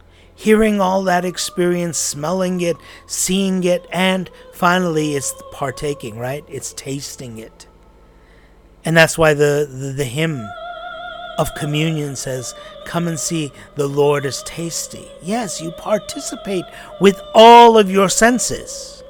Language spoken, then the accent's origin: English; United States; born there; Now, I am American-born, and I could vouch for this.